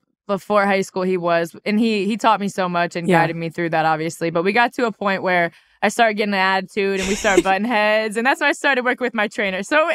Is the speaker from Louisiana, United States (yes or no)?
no; Cleveland, Ohio, United States; also born or lived in Dublin; Yeah, so I grew up in Cleveland, actually. I moved to Dublin.